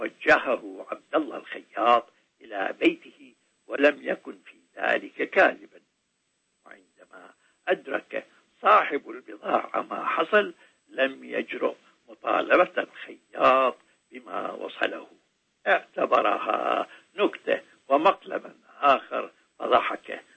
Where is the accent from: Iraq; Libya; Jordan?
Iraq; اسم شائع عندنا في العراق